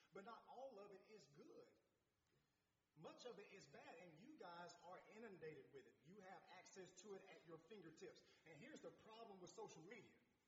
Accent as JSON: {"language": "English", "town": "Chattanooga", "region": "Tennessee", "country": "United States", "tie": "born or raised there", "said": "And for me, being an underprivileged black kid growing up in Chattanooga, those encyclopedias were outdated anyway."}